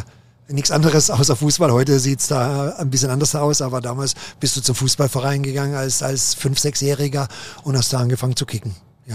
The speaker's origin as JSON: {"language": "German", "town": "Kuppenheim", "region": "Baden-Württemberg", "country": "Germany", "tie": "born or raised there", "said": "Ich komme aus Süddeutschland, aus dem Schwarzwald. In Baden-Baden bin ich geboren, aber in Kuppenheim, das ist so ein Dorf vor Baden-Baden, 10 Kilometer vor Baden-Baden, da bin ich aufgewachsen, da habe ich meine Kindheit verbracht, aber gebürtig bin ich aus Baden-Baden."}